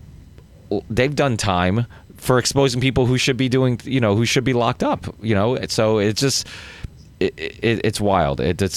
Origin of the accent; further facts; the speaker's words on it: Massachusetts, United States; Well, and it was close to home because I'm from Massachusetts, so it was you know, it was easy to get there and whatnot.